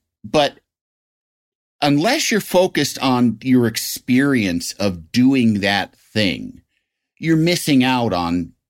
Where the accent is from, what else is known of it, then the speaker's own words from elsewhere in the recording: Illinois, United States; My hometown has me and Dennis Hastert. So I was always sort of second